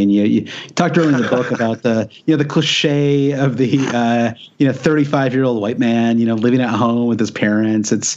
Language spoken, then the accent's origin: English; United States; I mean, I'm an American for one thing